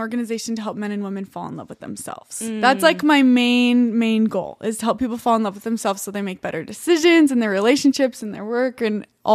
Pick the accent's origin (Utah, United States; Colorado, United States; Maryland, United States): Utah, United States; Orem; So I'm from Orem, Utah. Went to high school in Orem and then went on a mission to Argentina.